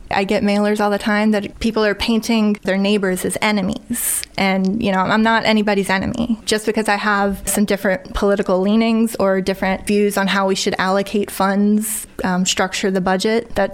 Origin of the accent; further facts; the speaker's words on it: United States; I'm a Democrat. You know, beyond that, I'm a mom, I'm a wife, I'm somebody's daughter, I'm an American, I'm your neighbor. I grew up here.